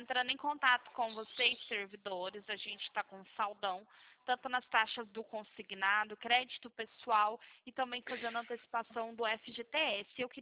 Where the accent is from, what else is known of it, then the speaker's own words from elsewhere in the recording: Franca, São Paulo, Brazil; somos de Franca